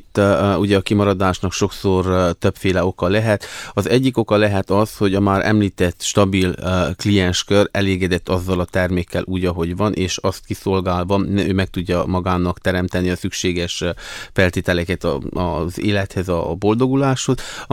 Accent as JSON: {"language": "Hungarian", "region": "Transylvania", "country": "Romania", "said": "Erdélyi magyarként, az RMDS által támogatott alelnökként"}